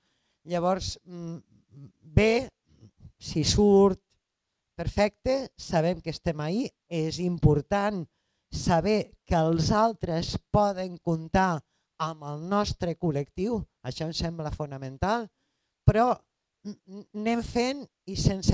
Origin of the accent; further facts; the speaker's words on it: Barcelona, Catalonia, Spain; som del Raval, estic a la Negreta per diferents motius, però més aviat sóc del Raval